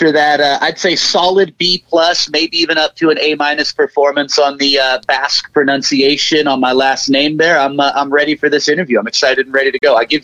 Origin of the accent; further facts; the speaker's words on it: Watsonville, California, United States; I'm about an hour south where I grew up in Watsonville. And Watsonville is a very complex, unique place.